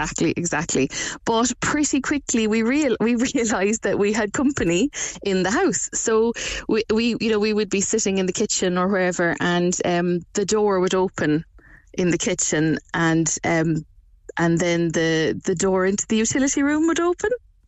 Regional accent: Blarney, County Cork, Ireland; And I said I was from Blarney

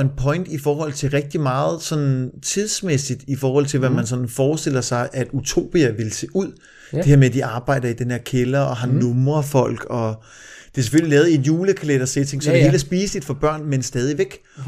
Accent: Copenhagen, Capital Region of Denmark, Denmark; fordi jeg er sjællænder, der, københavner, der bor i Nordjylland

